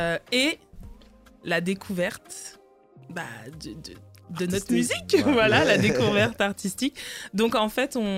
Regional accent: Martinique; moi, je suis martiniquaise dans les veines. Mais mon cœur est aussi guadeloupéen parce que mon beau-père est guadeloupéen et qui m'a élevé et que ça fait partie de moi.

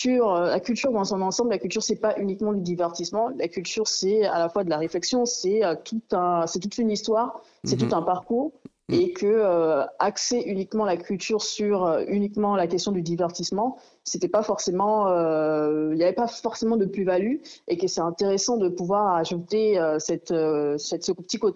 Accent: Gabon; Je suis gabonaise.

